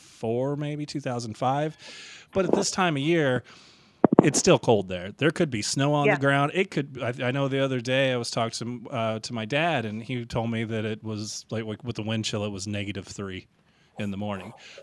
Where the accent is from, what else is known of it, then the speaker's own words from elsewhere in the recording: St. Louis, Missouri, United States; moved away as an adult; now in New Orleans, United States; I'm originally from St. Louis and I've lived here for 6 years now.